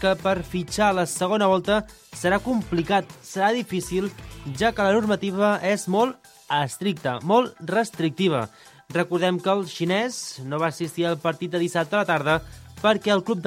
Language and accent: Catalan; Albons, Catalonia, Spain; perquè jo sóc d'Albons, per tant, vull que l'Albons doncs, se salvi en aquesta categoria